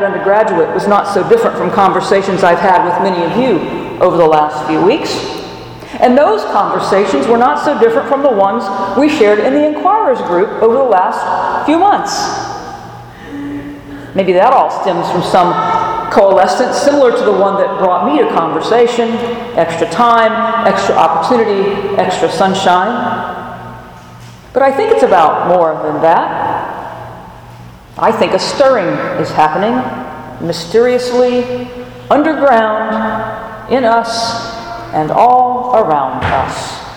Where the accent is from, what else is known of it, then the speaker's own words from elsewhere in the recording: the South, United States; bless your heart, I'm from the South, where even subconsciously one avoids the appearance of unfriendliness.